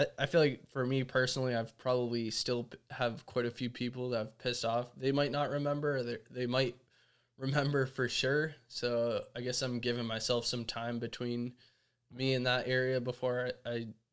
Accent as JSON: {"language": "English", "region": "East Coast", "country": "United States", "lives_now": "San Diego, United States", "said": "Like, I'm from the East Coast originally, and, like, the weather here makes such a difference in my ability to breathe."}